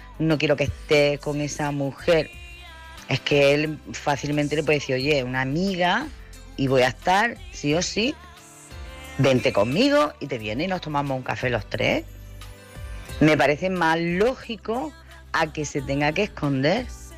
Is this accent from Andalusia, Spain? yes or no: yes; Jaén, Andalusia, Spain; soy de Jaén.